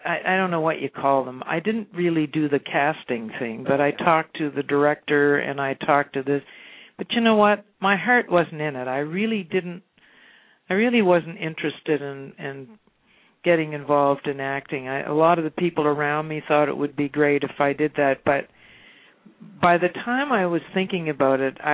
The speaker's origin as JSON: {"language": "English", "country": "Canada", "said": "Being a Canadian and walking into Nashville, it's kind of, I always thought of it as kind of a closed shop."}